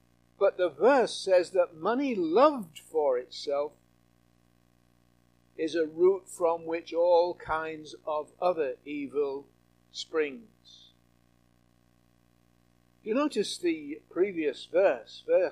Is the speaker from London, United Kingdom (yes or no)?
no; Yorkshire and the Humber, United Kingdom; I come from Yorkshire. I'm not ashamed of that, of course.